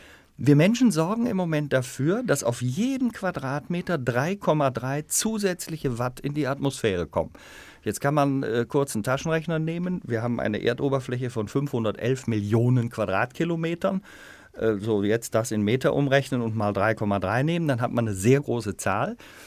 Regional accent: Germany; wir hatten früher eine Mauer in Deutschland, deswegen, das gehörte in den Westen, wo ich aufgewachsen bin

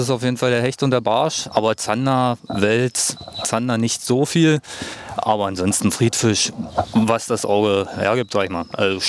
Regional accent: Lübbenau, Brandenburg, Germany; bin hier direkt in Lübbenau aufgewachsen und ja, seitdem in meiner Heimat.

